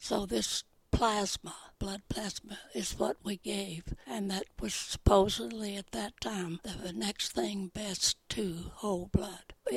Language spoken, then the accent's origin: English; Deep South, United States; And, of course, I was from the Deep South.